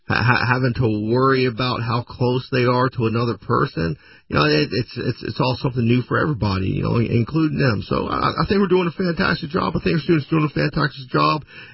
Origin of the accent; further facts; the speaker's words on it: Southeast, United States; You know, I grew up in the Southeast, so snow is not something I'm interested in.